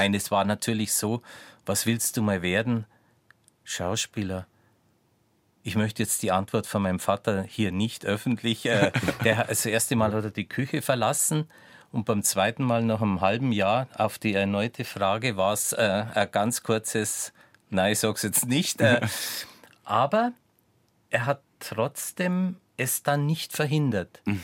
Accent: Bavaria, Germany; Und ich sag, ja, ich bin Bayern.

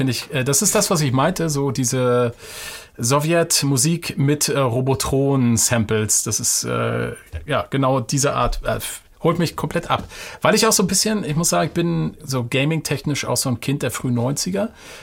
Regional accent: East Germany, Germany; Ich bin in der DDR aufgewachsen. Da klingt was an. Ich habe auch relativ früh in der Schule Russisch gehabt

